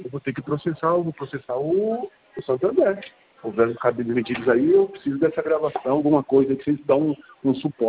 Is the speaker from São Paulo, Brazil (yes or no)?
yes; São Bernardo do Campo, São Paulo, Brazil; Nossa, sou de São Paulo.